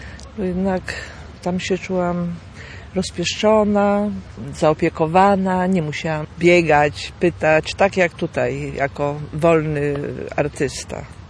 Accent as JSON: {"language": "Polish", "town": "Gdynia", "region": "Pomeranian Voivodeship", "country": "Poland", "tie": "born there", "said": "ja się urodziłam w Gdyni, ale nie byłam nigdy tak związana z Gdynią, ponieważ moi rodzice to byli z dwóch końców Polski, czyli mama z Lwowa, tato z Warszawy"}